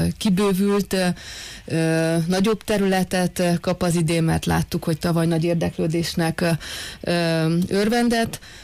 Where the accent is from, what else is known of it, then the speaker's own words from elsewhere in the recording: Târgu Mureș, Mureș County, Romania; Valahogy ezt jelenti számomra Marosvásárhely, bárhova megyünk, mindenhol találkozunk Marosvásárhelyekkel. Nekem meghatározó a Bolyai iskola, hiszen 12 évig oda jártam